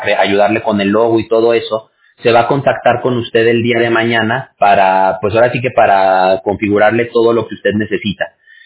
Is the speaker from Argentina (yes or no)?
no; Mexico; yo soy mexicano